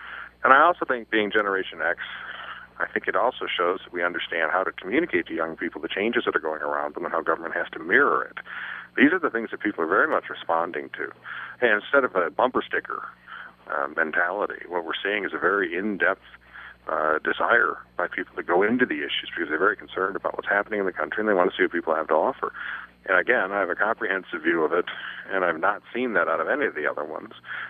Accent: Detroit, Michigan, United States; So I'm from Detroit. We put our nose to the grindstone.

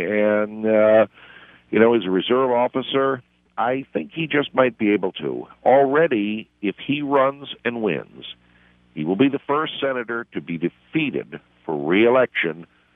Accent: Connecticut, United States; have gone up significantly with the tragic events in my home state of Connecticut.

